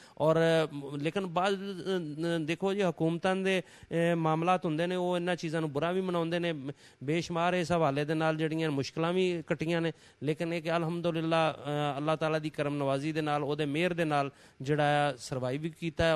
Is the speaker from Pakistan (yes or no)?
yes; Lahore, Punjab, Pakistan; ਇਹਦੇ ਕੋਈ ਸ਼ੱਕ ਨਹੀਂ ਜੀ ਕਿ ਅਸੀਂ ਲਾਹੌਰੀ ਹਾਂ, ਲੇਕਿਨ ਲਾਹੌਰ ਦਾ ਜਿਹੜਾ ਅਸਰ ਰੰਗ ਹੈ ਨਾ ਉਹ ਸਾਡੇ 'ਤੇ ਨਹੀਂ ਚੜਿਆ, ਕਿਉਂਕਿ ਅਸੀਂ ਲਾਹੌਰ ਦੀ ਇੱਕ ਪਸਮਾਨਦਾ ਇਲਾਕੇ 'ਚ ਨਵਾਹੀ ਇਲਾਕੇ 'ਚ ਰਹਿੰਦੇ ਸਾਂ ਅਤੇ ਉਹ ਇੱਕ ਪੇਂਡੂ ਬੈਕਗਰਾਊਂਡ ਜਿਹੜਾ ਆ ਉਹ ਹੀ ਜ਼ਿਆਦਾ ਡੋਮੀਨੇਟ ਕਰਦਾ ਆ।